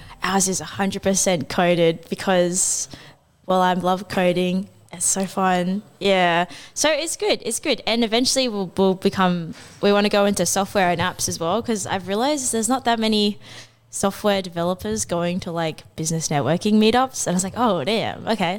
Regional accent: Rockingham, Western Australia, Australia; from Rockingham. But also, they're like, people don't know what Rockingham is, so sometimes I say I'm from Perth.

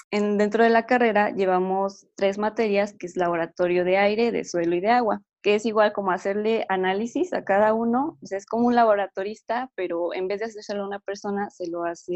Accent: Hidalgo, Mexico; also born or lived in Sinaloa / Puebla; soy de la ciudad de, bueno, nací en Sinaloa, pero mis papás son de Hidalgo, entonces he vivido en Hidalgo casi toda mi vida, y estudié en Puebla, se he andado como de lugar en lugar.

